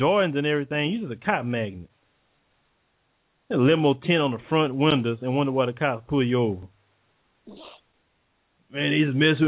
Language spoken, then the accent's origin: English; Port Arthur, Texas, United States; Like, I'm from Port Arthur. You know what I'm saying? You know … from Port Arthur? I'm from there.